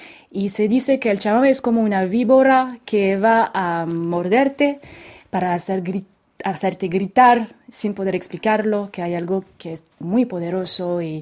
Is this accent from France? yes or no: yes; French Alps, France; En realidad es mi tierra, porque mi mamá viene del norte de Francia, pero crecí en los Alpes franceses.